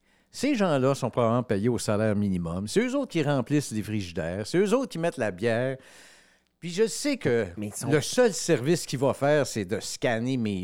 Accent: Manitoba, Canada; nous, on vient du Manitoba

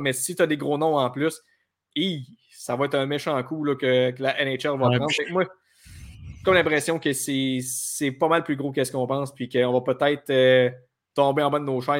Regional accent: Saint-Joseph-de-Beauce, Quebec, Canada; je suis un Beauceron à Saint-Joseph-de-Beauce.

